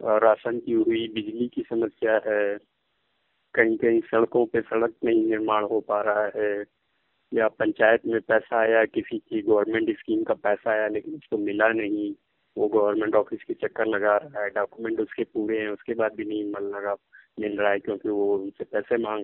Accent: Kanpur, Uttar Pradesh, India; तो मैं कानपुर का रहने वाला हूँ, कानपुर उत्तर प्रदेश में आता है, इंडिया के उत्तर प्रदेश में।

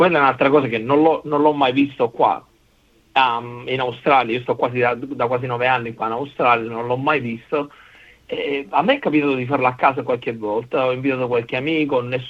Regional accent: Sicily, Italy; essendo siciliano e nato in Sicilia

